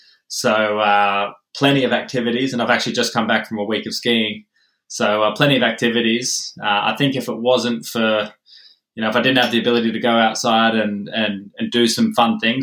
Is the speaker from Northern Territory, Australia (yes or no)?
no; Lake Macquarie, New South Wales, Australia; Yeah, I was. I grew up in Lake Macquarie. I was born there.